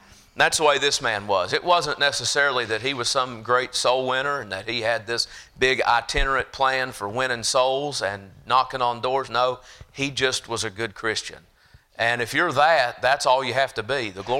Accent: Virginia, United States; now in Carthage, United States; I'm originally from Virginia. I'll get into that in a minute, but we live now in Carthage, Tennessee.

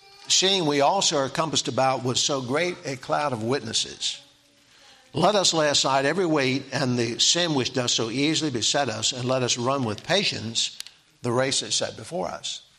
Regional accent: Delaware, United States; The house that I grew up in Lower Delaware, I don't think had any insulation in it.

